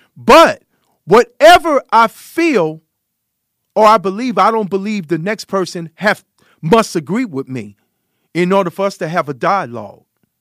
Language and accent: English; California, United States; So I'm born and raised in California